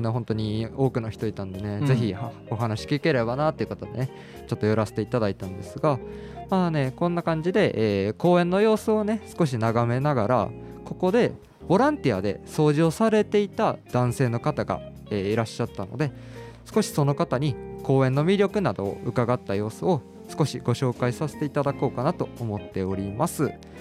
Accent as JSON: {"language": "Japanese", "region": "Kagoshima", "country": "Japan", "said": "なんか僕鹿児島県出身なんですよ"}